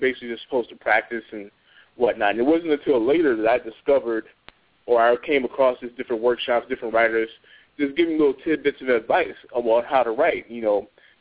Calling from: Chicago, Illinois, United States; But I'm calling from Chicago, Illinois.

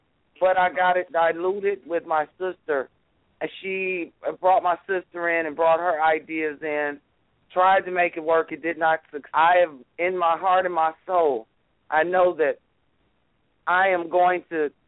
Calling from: Michigan, United States; I'm calling from Michigan.

